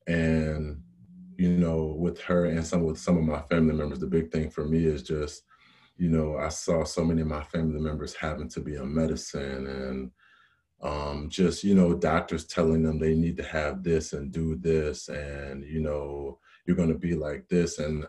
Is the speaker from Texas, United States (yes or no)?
no; Rochester, New York, United States; I am from Rochester, New York.